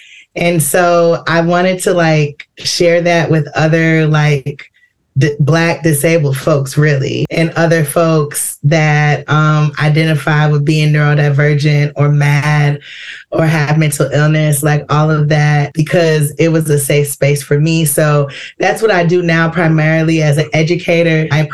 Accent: Madison, Wisconsin, United States; also born or lived in Chicago; Yeah, I was born in Chicago, but I came to Madison quite young. I was around 4. So I've been here all of my life

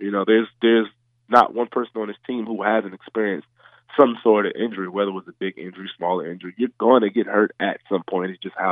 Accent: New Jersey, United States; now in Jacksonville, United States; some properties here in Jacksonville, and also back in my hometown in New Jersey

